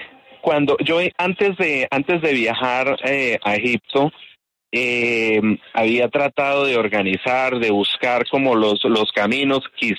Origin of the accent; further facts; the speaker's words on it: Choachí, Cundinamarca, Colombia; En este momento estoy en mi pueblo natal, en Choachí, Cundinamarca.